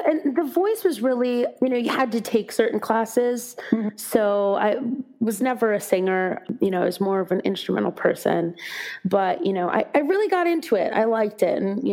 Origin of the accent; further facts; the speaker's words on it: Wisconsin, United States; And I grew up in Wisconsin. They wanted me to, you know, go to the UW.